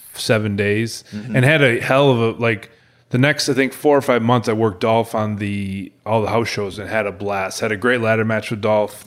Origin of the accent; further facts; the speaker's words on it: Rochester, New York, United States; And I was like, sir, I'm from Rochester, New York.